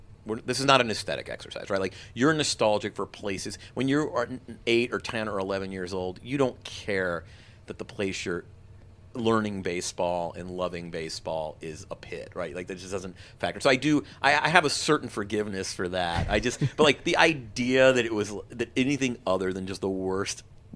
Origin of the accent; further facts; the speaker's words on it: Atlanta, Georgia, United States; I mean, I grew up in Atlanta, and it's just like summers are kind of unforgiving.